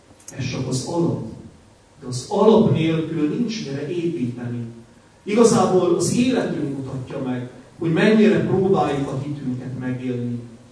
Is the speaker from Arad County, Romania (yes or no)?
yes; Zimandu Nou, Arad County, Romania; itt Aradon, a szülővárosomban, az imánban nevelkedtem, de itt születtem és itt is kereszteltek. Itt jártam középiskolában.